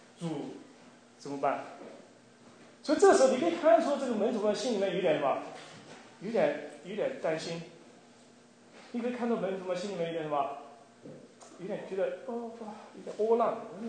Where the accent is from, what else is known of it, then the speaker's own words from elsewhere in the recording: China; 这个犹太人的这个过逾越节跟我们中国人过年一样很重要的。